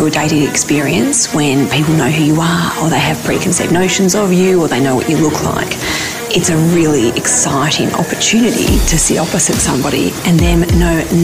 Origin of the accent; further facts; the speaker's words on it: Australia; also born or lived in Melbourne / Sydney; I'm Australian.